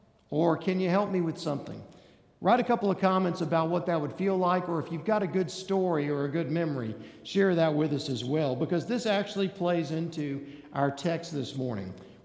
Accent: Atlanta, Georgia, United States; a group of friends and I decided we were going to spend the weekend in Atlanta. Atlanta's my hometown. We figured we would stay in my mom's house

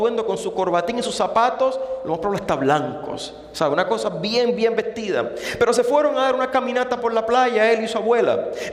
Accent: Puerto Rico; yo soy de Puerto Rico, y en Puerto Rico hay playa por todos lados

